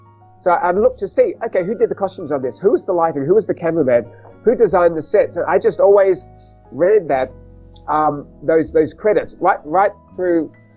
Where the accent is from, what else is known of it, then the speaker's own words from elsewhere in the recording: Melbourne, Victoria, Australia; I'm from Melbourne in Australia